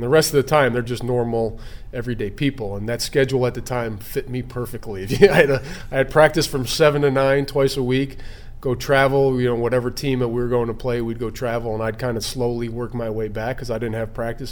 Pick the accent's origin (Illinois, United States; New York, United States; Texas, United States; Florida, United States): Illinois, United States; Chicago; Being born and raised in Chicago, there was a similar organization with the Bears.